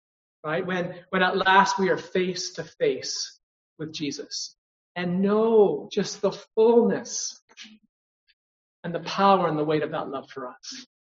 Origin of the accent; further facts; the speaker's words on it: Canada; I'm a man, I'm a Canadian, I'm a father, I'm a husband, I'm a priest.